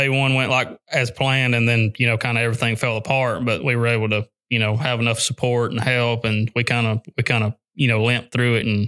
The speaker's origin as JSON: {"language": "English", "country": "United States", "tie": "born or raised there", "said": "But I grew up on the Coosa River where you grind a little bit, you know, it's a pattern place."}